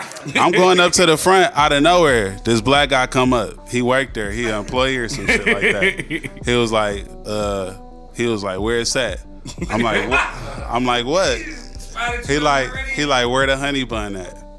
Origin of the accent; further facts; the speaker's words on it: Detroit, Michigan, United States; I went to middle school in Highland Park. I'm from Detroit though.